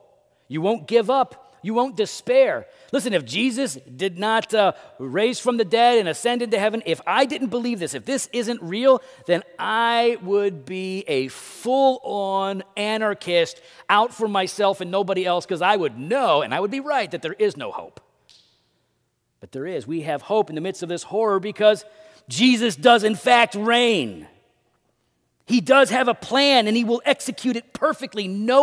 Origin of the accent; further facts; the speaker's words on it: United States; I hope, as an American, I hope all of my friends love and value the Constitution and the Bill of Rights.